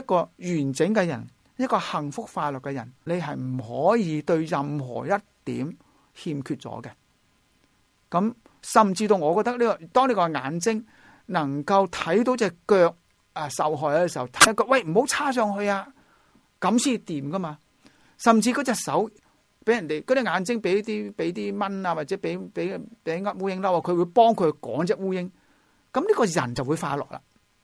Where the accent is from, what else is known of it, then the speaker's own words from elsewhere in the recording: China; 我哋中国人时常讲修身齐家治国